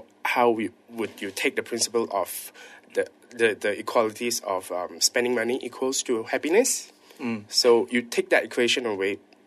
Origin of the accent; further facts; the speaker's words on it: Penang, Malaysia; I'm from Penang.